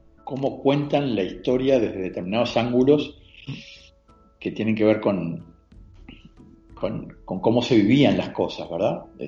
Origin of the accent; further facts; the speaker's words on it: Uruguay; en mi pueblo, donde había uno de los que habitualmente concurría era un ex campeón nacional de ajedrez en el Uruguay, gran maestro.